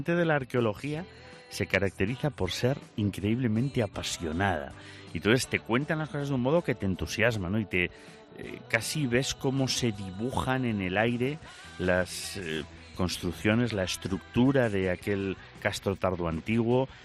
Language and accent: Spanish; Castile and León, Spain; es que también necesitamos fondos para muchas otras cosas que hay en mi tierra. Y ya digo, Castilla y León, en general España, pero Castilla y León es increíble.